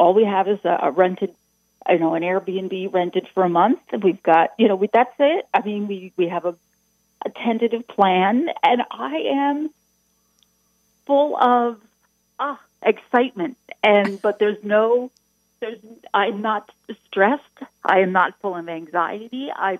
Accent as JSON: {"language": "English", "region": "New Jersey", "country": "United States", "said": "I'm from New Jersey."}